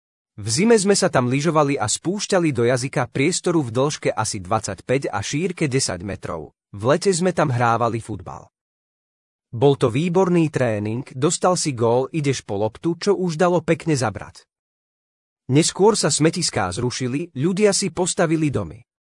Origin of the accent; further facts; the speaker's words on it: Levoča, Prešov Region, Slovakia; Som Levočan pomaly 50 rokov a mojich obľúbených miest je tu veľa.